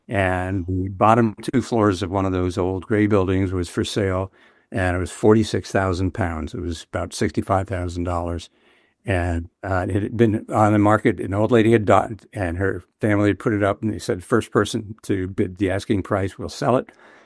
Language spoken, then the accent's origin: English; Rockland County, New York, United States; I grew up in Rockland County, which is on the west side of the Hudson River, about 20 miles north of New York City.